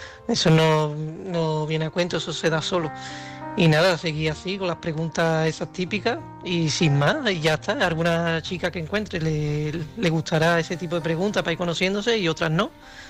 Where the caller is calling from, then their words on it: Seville, Andalusia, Spain; de Sevilla.